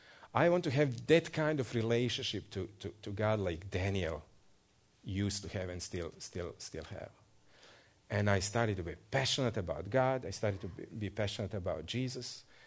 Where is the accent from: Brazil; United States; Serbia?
Serbia; Novi Sad, Vojvodina; In Novi Sad, our city, we come from Novi Sad, it's the second largest. 500,000 people